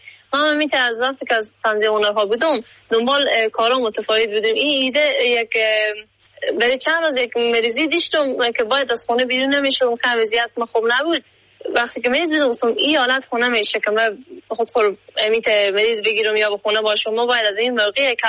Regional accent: Herat, Afghanistan; به هرات زندگی میکنم، از هراتم و یک فامیل روشنفکر تحصیل کرده شکر از یک فامیل روشنفکر هستم

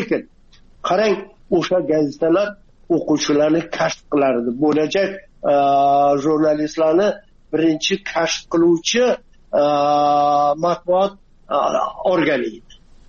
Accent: Jizzakh, Jizzakh Region, Uzbekistan; also born or lived in Ko'rpasoy; Men Jizzaxdan. Endi Ko'rpasoyda tug'ilib, Ko'rpasoy yoppasiga ko'chirma bo'lgan, tog'larni hammasi majburiy cho'llarga ko'chgan, biz ham ko'chib kelganmiz, yana qaytib ko'chib borganmiz. Bu 50-60 yillar to'palang davri bo'lgan.

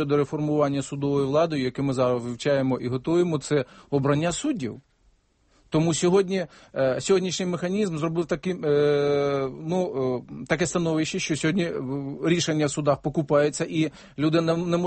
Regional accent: Crimea, Ukraine; born or raised there; first language Mordvin; Ukrainian is a second language

